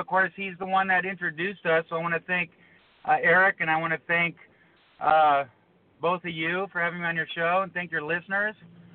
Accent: Pacific Palisades, California, United States; also born or lived in San Fernando Valley; I was born in the San Fernando Valley, but shortly, I think when I was three, I moved to Pacific Palisades in California.

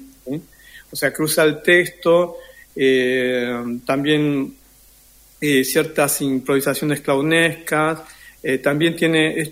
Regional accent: La Boca, Buenos Aires, Argentina; also born or lived in Japan; yo nací en La Boca. Soy argentino de familia japonesa.

